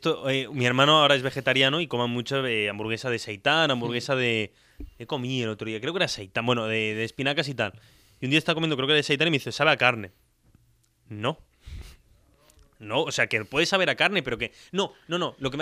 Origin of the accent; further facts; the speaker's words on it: Tarragona, Catalonia, Spain; Y al igual que soy muy de Tarragona